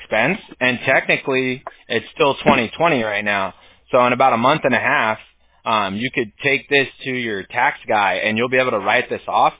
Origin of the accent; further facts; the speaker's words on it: United States; I grew up in the United States, so for me, I see people every race, everywhere, you know, it's normal here, everybody here is from somewhere else